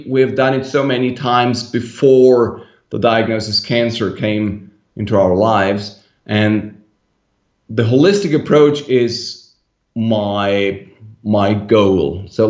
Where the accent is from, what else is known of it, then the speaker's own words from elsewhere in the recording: Germany; because German law allows physicians in my home country to use drugs on single prescriptions